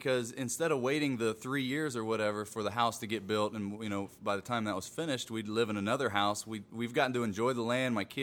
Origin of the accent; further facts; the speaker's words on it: Ohio, United States; You know, we grew up in Ohio. My wife and I both grew up in Ohio. Go to Indianapolis, uproot, move there. Uproot from Indianapolis, move to Tennessee, and we moved to Atlanta.